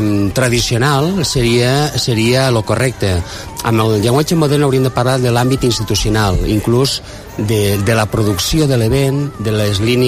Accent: Lleida, Catalonia, Spain; born there; A Lleida, al barri de Pardinyes.

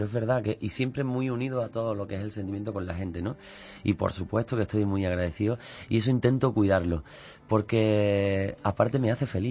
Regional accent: Isla Cristina, Andalusia, Spain; vengo de Isla Cristina, pueblecito de Huelva, pueblo marinero.

